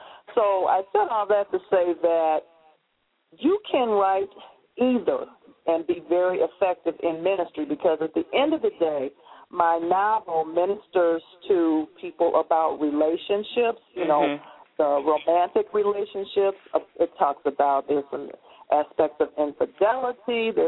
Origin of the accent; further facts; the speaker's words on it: Detroit, Michigan, United States; I hail from Detroit. I've been a Detroiter all my life. I absolutely love, love, love my city, despite what you may have heard.